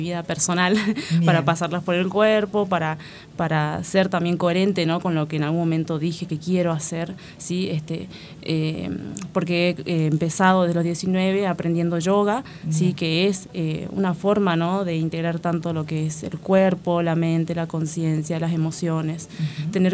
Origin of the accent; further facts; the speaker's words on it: San Salvador, El Salvador; Bueno, sí, soy de San Salvador.